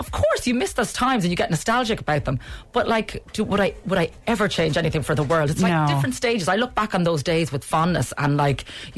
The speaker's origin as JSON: {"language": "English", "town": "Carlow", "region": "Leinster", "country": "Ireland", "tie": "born or raised there", "said": "I'm from Carlow, so it's great to kind of get back to my hometown and be there."}